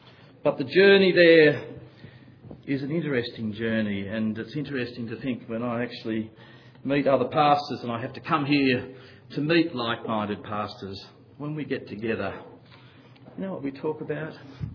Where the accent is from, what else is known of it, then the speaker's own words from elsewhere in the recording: Australia; accent: Australian; I hope you understand my Australian accent. I was born with it.